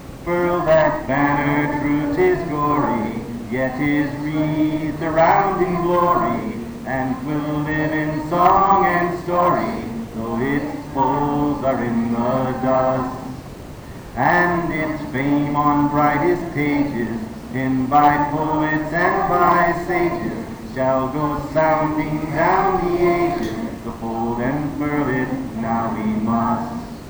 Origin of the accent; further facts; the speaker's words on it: the South, United States; I'm a Southerner, and so whenever anyone dies in my family, I have to go south.